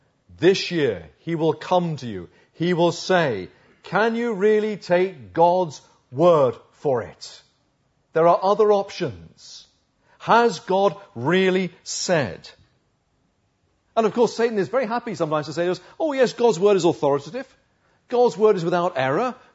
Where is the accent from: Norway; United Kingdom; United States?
United Kingdom; Uxbridge, London; Where I grew up in Uxbridge, there's a martyr's memorial.